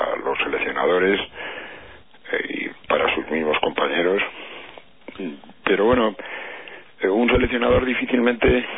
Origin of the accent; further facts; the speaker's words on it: Spain; tener identidad de cómo somos los españoles